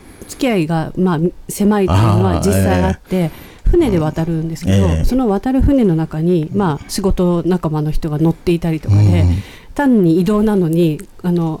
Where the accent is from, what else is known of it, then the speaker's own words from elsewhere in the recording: Tokyo, Japan; 東京生まれ育ちだと地方の良さっていうのが、まあ、旅行で行くレベルでしか味わえない